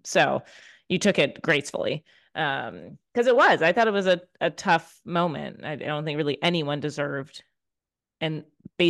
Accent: Chicago, Illinois, United States; When I'm in Chicago, I come to Chicago frequently because that's my hometown.

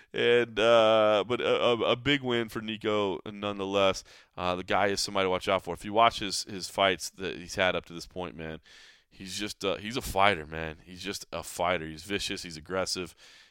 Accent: Dallas, Texas, United States; You know, guys, Dallas is my hometown.

